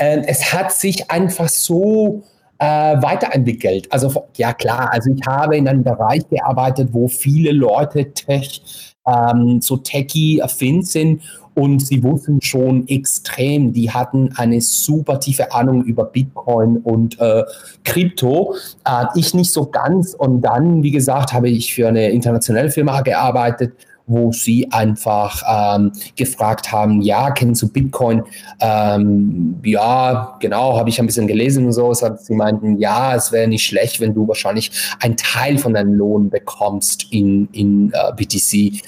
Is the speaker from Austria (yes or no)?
no; California, United States; now in Berlin, Delaware, United States; Ich komme aus den USA. Ich bin ein Kalifornier, der in Berlin seit 12 Jahren wohnt.